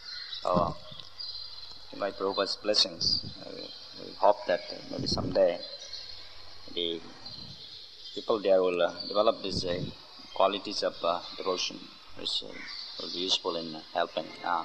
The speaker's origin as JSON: {"language": "English", "region": "Manipur", "country": "India", "tie": "born there", "said": "although I was born in Manipur, I haven't seen most parts of Manipur until this."}